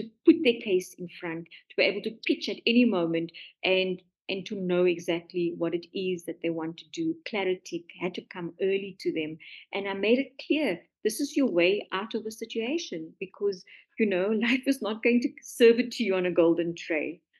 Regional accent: South Africa; I am from South Africa

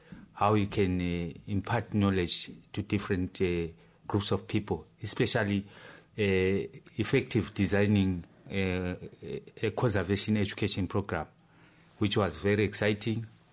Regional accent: Hwange, Matabeleland North, Zimbabwe; when I grew up in Tete, that is Wange, near one of the biggest national park, that is Wange National Park in Zimbabwe.

